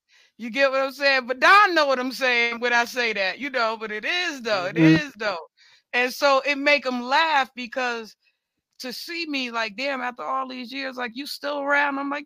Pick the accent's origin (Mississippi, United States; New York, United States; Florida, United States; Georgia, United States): New York, United States; Newburgh; But I came from Newburgh, which was downstate, which most New Yorkers, that's why I said Don when I was messing with Don, because most New Yorkers know Newburgh as the sixth borough.